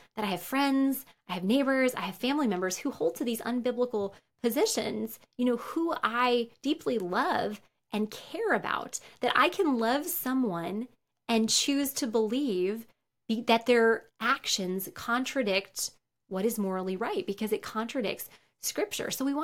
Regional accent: New York, United States; I grew up in New York, a very secular area of New York where I knew hardly any Christians. And then I moved to Wheaton, Illinois

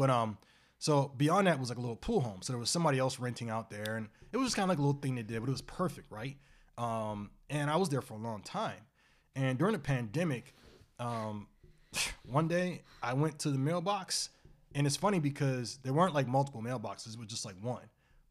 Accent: Baltimore, Maryland, United States; I'm from Baltimore. I can tell you, I know about high-level drug dealers.

